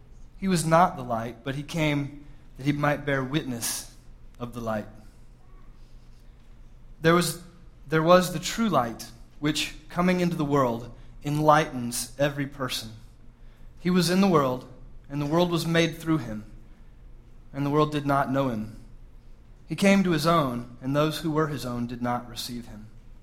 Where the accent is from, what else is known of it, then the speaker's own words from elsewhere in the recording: Georgia, United States; But I'm from Georgia.